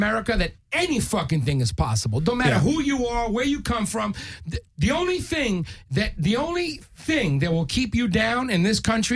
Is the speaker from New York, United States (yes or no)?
yes; New York, United States; I grew up in Spanish Harlem. You want to know how much fucking opportunity there are for the blacks and Latinos in there?